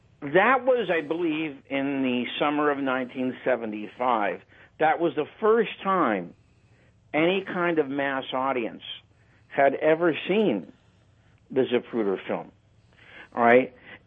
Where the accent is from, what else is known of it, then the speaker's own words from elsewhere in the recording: Erie, Pennsylvania, United States; I was at a bar in my hometown of Erie, Pennsylvania